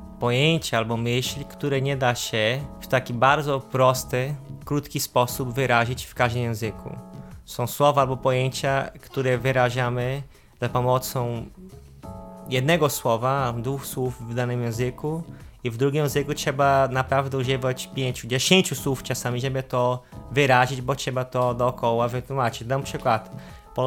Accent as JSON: {"language": "Polish", "region": "North Region", "country": "Brazil", "second_language": "Polish", "moved": "yes", "lives_now": "Gliwice, Poland", "said": "I pochodzę z Brazylii, z północy Brazylii i mieszkam tu na Śląsku cały czas w Gliwicach już od 9 lat."}